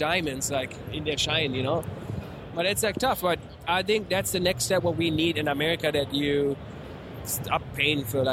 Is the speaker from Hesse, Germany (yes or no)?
yes; Frankfurt, Hesse, Germany; Yeah, I grew up in Frankfurt. And I grew up kind of, you can say, the ghetto in Germany.